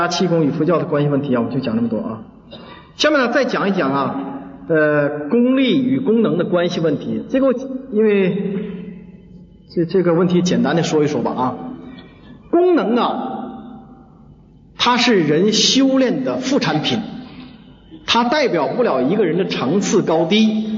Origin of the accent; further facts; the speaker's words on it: China; 我们中国人接受不了，所以就把他铲除了。